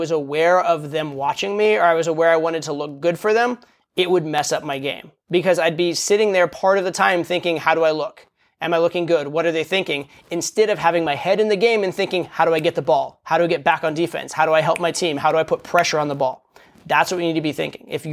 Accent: United States; Sorry, I grew up in the United States. It's what we call it here.

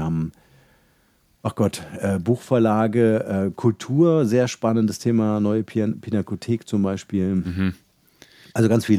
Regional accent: Halle, Saxony-Anhalt, Germany; moved away as an adult; also born or lived in Munich; Also ich bin aufgewachsen in Halle, da bin ich geboren

